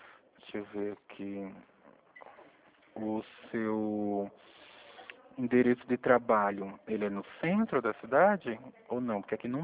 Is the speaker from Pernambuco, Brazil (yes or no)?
yes; Pernambuco, Brazil; now in São Paulo, Brazil; Eu sou de Pernambuco.